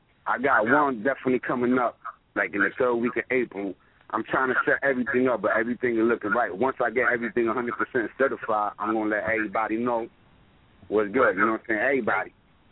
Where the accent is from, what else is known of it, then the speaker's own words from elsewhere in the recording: New Jersey, United States; I was a dude that I'm from Jersey, but you always catch me in New York or you catch me in Jersey. Like, you catch me all around.